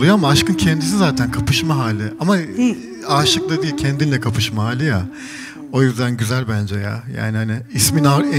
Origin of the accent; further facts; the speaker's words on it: Elazığ, Turkey; Biz Elazığlıyız. Dedemi ben doğmadan 2 sene önce öldürüyorlar Elazığ'da.